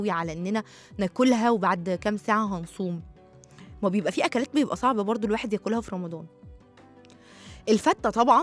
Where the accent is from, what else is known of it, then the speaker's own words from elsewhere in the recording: Egypt; المشهورة عندنا في مصر ورق العنب المحاشي بانواعها